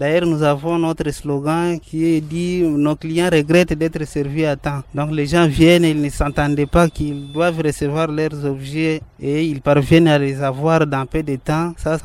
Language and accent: French; Maniema, DR Congo; Et surtout ici chez nous, au Maniema, nous n'avons pas de route.